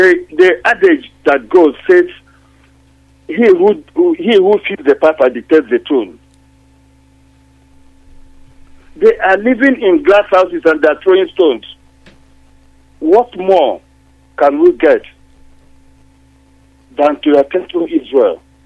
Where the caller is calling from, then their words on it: London, United Kingdom; I'm calling from London.